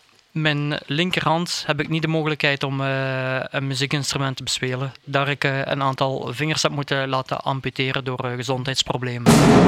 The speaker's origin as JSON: {"language": "Dutch", "region": "Limburg", "country": "Belgium", "tie": "born or raised there", "said": "ik ben een echte Limburger. Geboren en getogen, ik woon in de oudste stad van België. Rara, wat is de geschiedenis? Ik woon in Tongeren, een kleine 3 à 4 kilometer van Tongerencentrum."}